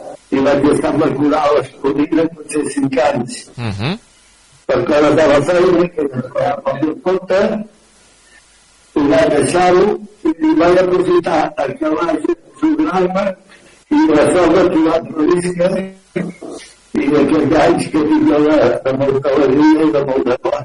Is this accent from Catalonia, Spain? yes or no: yes; Barcelona, Catalonia, Spain; now in L'Espluga de Francolí, Spain; Jo soc de Barcelona, ara soc a l'Espluga.